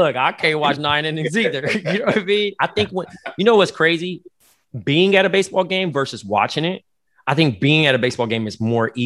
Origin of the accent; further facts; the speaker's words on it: Compton, California, United States; Cause I'm from Compton too.